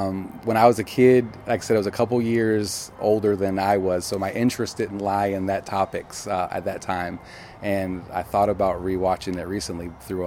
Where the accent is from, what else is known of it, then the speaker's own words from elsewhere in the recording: Beaufort, South Carolina, United States; I live in Beaufort. I was born and raised in Beaufort, actually. So, okay. Been there my whole life.